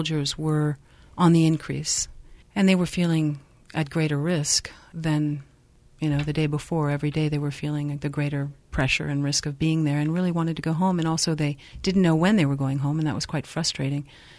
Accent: United States; And as an American, I was really feeling quite sheepish to meet them, but I needed to.

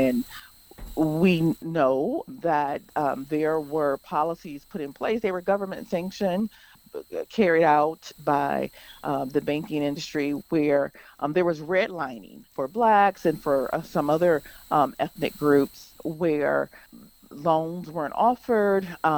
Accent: Michigan, United States; my home state of Michigan

